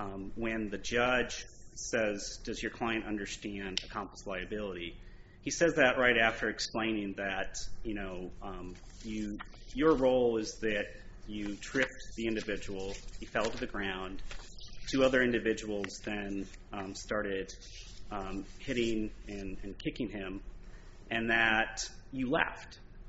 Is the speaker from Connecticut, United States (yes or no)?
no; Wisconsin, United States; You know, I'm from Wisconsin.